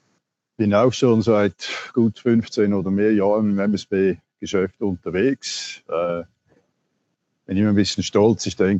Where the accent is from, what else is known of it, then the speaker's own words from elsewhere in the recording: Switzerland; dass wir als Schweizer vielleicht noch nicht so uns gewohnt sind, darüber sprechen